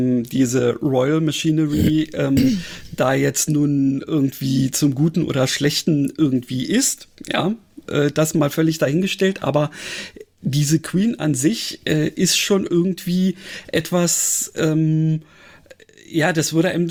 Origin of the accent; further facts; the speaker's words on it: Berlin, Germany; da war es so, dass mich diese Stadt auch als Berliner, der ja nun, sagen wir mal, so Großstadt mit entsprechendem Verkehr gewöhnt ist